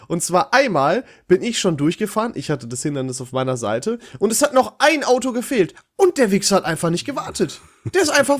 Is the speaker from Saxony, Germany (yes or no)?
no; Dorsten, North Rhine-Westphalia, Germany; In meiner Heimat in Dorsten, da gibt's eine Straße